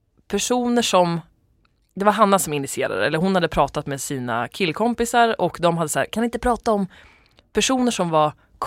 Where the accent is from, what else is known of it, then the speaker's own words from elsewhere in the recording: Sweden; Mellangärdet, mitten av Sverige, där jag kommer ifrån, kan uppskatta det.